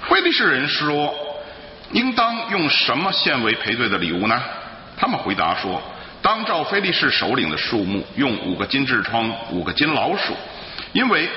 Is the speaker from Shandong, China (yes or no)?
no; Beijing, China; 这个我是北京人哈，你听我讲话大概就知道哈。